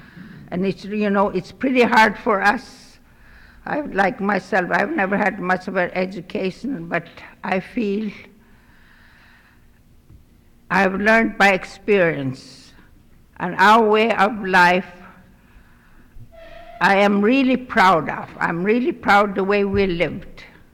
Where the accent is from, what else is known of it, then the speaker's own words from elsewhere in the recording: Aniak, Alaska, United States; I am here from Aniak.